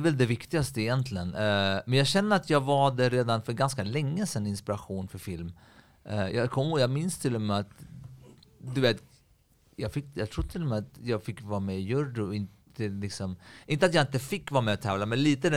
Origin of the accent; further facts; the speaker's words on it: Örebro, Örebro County, Sweden; Alltså jag kom ju från Örebro.